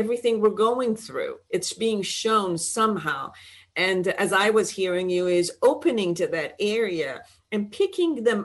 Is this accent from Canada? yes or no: no; Iran; I'm from Iran